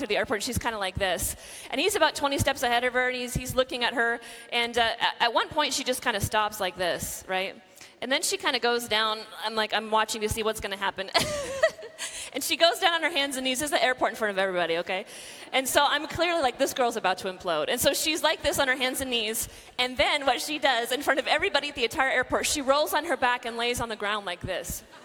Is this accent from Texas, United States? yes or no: yes; Corpus Christi, Texas, United States; I come from Corpus Christi, Texas, right? The great nation of Texas.